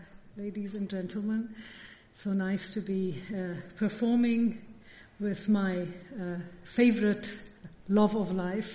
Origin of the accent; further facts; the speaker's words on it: Iran; I come from a Kurdish-Iranian background. I come from Iran.